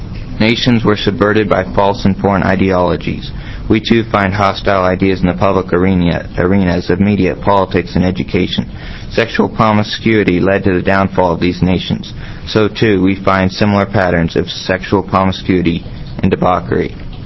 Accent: McMinnville, United States; I'm from McMinnville, and I'm a Christian.

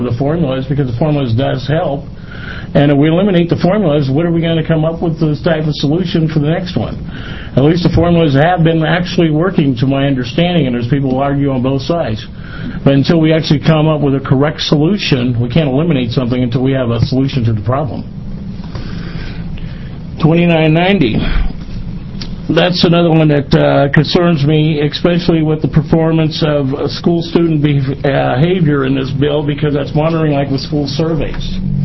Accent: Toledo, Oregon, United States; I'm from Toledo, Oregon.

